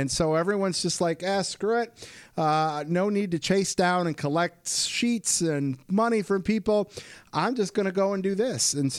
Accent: Michigan, United States; Great part of the state of Michigan, my home state.

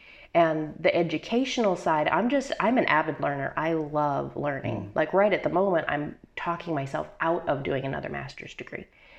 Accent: United States; now in Australia; I am originally, I am American, but I've been living in Australia for the past, off and on, for about 30 some odd years. So Australia is very much home.

